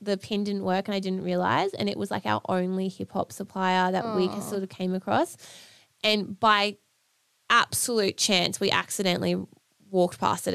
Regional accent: Queensland, Australia; Like we're from Queensland in Australia and it gets hot, but it was hot there.

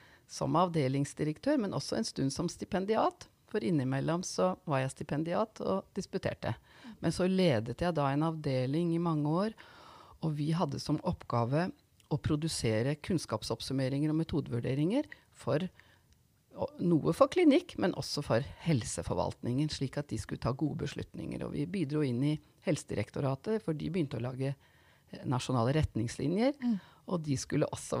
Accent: Skien, Telemark, Norway; moved away as an adult; now in Oslo, Norway; Vi startet i Skien, som hjembyen min, og så flyttet vi nordover til Narvik, og så var vi noen år i Gjøvik, før vi da havnet i Oslo, hvor vi har vært siden.

